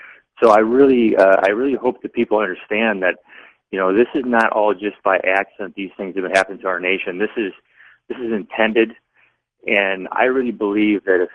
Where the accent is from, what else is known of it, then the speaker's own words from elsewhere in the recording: Chicago, Illinois, United States; I grew up in Chicago.